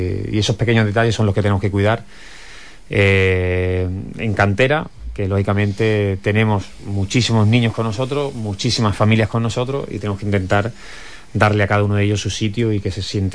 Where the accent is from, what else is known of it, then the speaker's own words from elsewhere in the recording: Santolaya, Spain; Vengo de Santolaya, mi pueblo, donde yo para jugar al fútbol con 13 años tenía que ir a entrenar con mi hermano, que era senior, porque era el único equipo que existía en el pueblo, no había más.